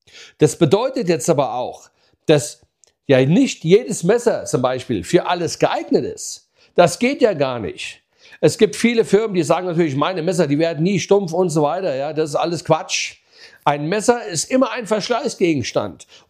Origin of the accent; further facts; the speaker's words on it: Pohl-Göns, Hesse, Germany; Wenn ich denke, früher in dem Ort, wo ich groß geworden bin, Polgöns, ja, bei Butzbach, die Perle der Wetterau